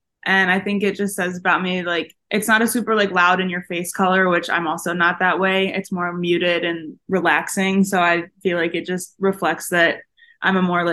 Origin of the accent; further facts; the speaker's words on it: Painesville, Ohio, United States; I'm from Painesville, Ohio, and I came to ISU just from recruiting.